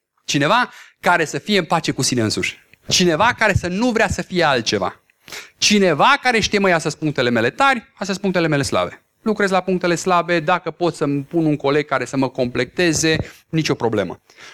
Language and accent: Romanian; Oradea, Bihor County, Romania; aveam pe vremuri în copilărie un coleg de clasă. Noi suntem din Oradea și în Oradea sunt foarte mulți maghiari.